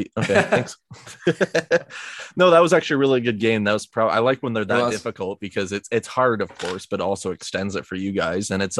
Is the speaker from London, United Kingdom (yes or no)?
yes; Islington, London, United Kingdom; born there; I was born in Islington, England, on the 4th of April, 1993, making me 28 years old now.